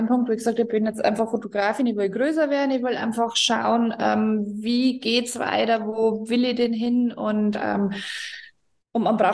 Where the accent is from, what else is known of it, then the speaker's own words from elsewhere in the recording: Regensburg, Bavaria, Germany; ich bin aus Regensburg